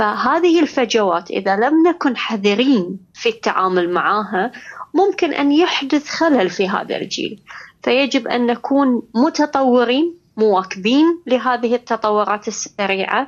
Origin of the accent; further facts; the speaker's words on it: Bahrain; ليس يعني هذا الإطراء كوني امرأة بحرينية